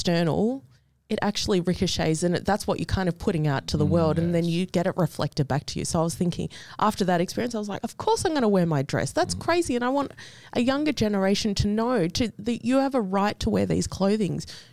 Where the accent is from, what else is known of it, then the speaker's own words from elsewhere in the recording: Kiribati; now in Australia; I'm here as an Australian representative but as a kiribati writer.